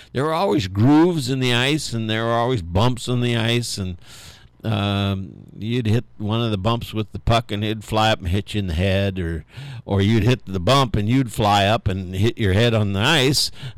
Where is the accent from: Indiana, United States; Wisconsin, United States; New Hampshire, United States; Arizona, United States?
Indiana, United States; People in Indiana had no idea what to do when it got frozen out. We knew what to do when it snowed, though.